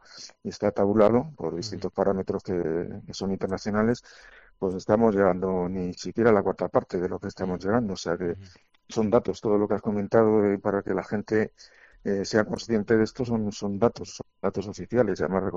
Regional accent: Community of Madrid, Spain; Somos de Madrid, en concreto yo vivo en Villaviciosa de Odón

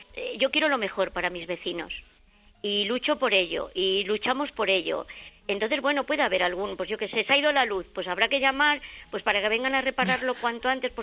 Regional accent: Navafría, Castile and León, Spain; Mira, Navafría está enclavado en un sitio espectacular. No es porque sea mi pueblo, bueno, cada uno de su pueblo habla maravillas.

